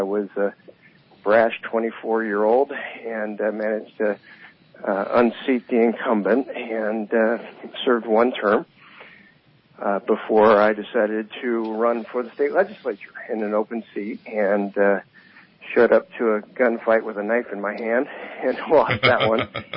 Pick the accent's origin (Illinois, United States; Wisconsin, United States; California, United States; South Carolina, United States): California, United States; born there; I'm third generation Californian. My kids are fourth generation Californian. I was born down in Southern California